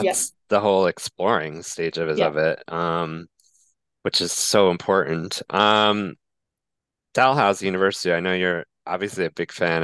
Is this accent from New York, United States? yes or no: yes; New York, United States; I'm from New York myself, not from the city, but I spent time in the city.